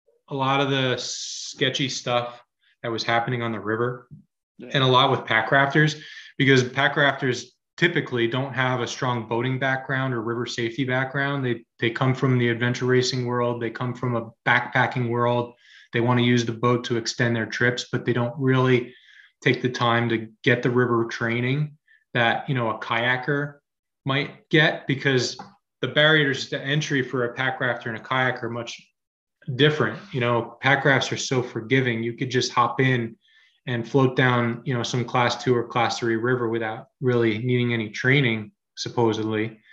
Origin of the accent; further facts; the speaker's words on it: New Jersey, United States; And I said, hey, I'm from New Jersey and I want to do the Alaska Mountain Wilderness Classic.